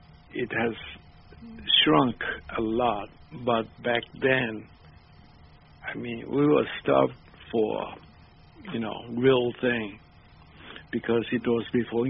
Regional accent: Kobe, Hyogo, Japan; English is a second language; I'm from Kobe

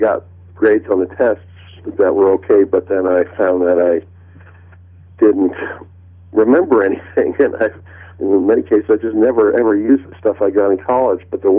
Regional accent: New York City, New York, United States; I feel so lucky as a New Yorker to have gotten this type of immersion

